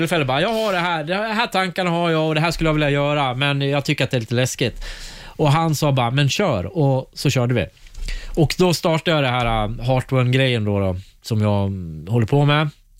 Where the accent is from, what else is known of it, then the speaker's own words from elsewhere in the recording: Hofors, Gävleborg County, Sweden; also born or lived in Fagersta; Jag kommer från Hofors där, som var ett replokals- och punknäste. Mm. Mm. Och flyttat runt, bott i Fagersta. Mm. Replokaler. Nu bor jag utanför Strängnäs.